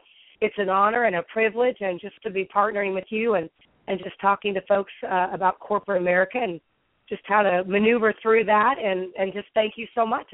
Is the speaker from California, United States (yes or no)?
yes; California, United States; So I was actually born in the Bay Area of California, and I grew up in the Sacramento Valley